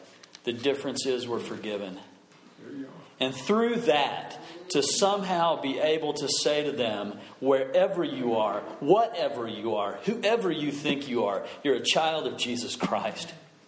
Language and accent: English; Arkansas, United States; As I grew up in Northwest Arkansas.